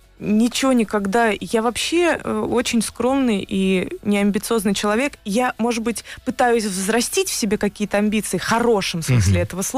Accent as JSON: {"language": "Russian", "town": "Samara", "region": "Samara Oblast", "country": "Russia", "said": "я из Самары, сама из города."}